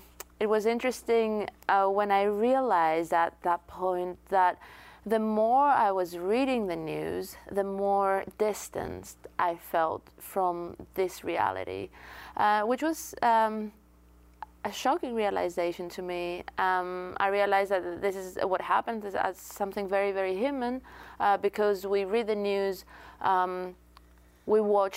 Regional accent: Greece; my home country, Greece, was in the epicenter of it all

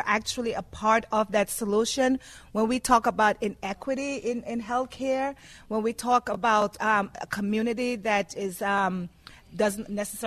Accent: New York, United States; also born or lived in Jamaica; now in Newark, United States; I am Jamaican. And I'm actually from New York.

